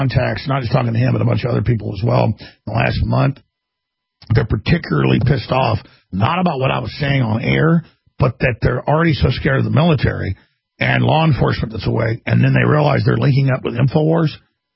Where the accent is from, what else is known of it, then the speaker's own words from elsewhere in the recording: Texas, United States; But fundamentally, as a human and as a Texan, as an American, people try to push me around.